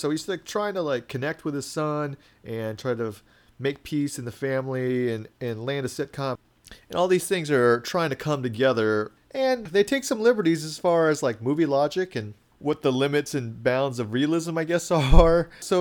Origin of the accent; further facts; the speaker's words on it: Philippines; just like we have a movie that we can see that as a Filipino, you're going to get jokes that nobody else is just because you're familiar with the culture.